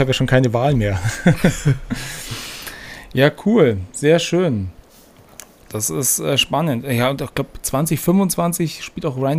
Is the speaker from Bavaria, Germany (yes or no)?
yes; Munich, Bavaria, Germany; Also ich komme ja aus München ursprünglich.